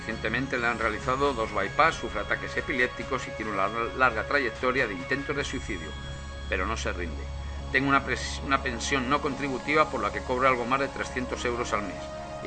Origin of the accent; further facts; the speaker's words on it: Oviedo, Asturias, Spain; born there; nací en Oviedo. Llevo 11 años en Villabona, pero ya anduve por 8 prisiones por toda España.